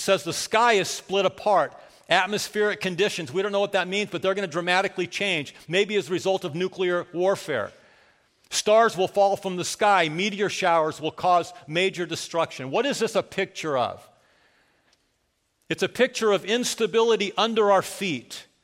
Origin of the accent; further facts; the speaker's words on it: California, United States; I grew up in Southern California. Never felt one like that.